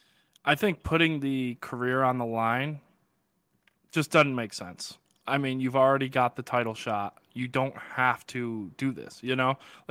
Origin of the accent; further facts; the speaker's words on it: United States; You know, like, obviously in the United States, we're very patriotic. I don't think being an American, especially in wrestling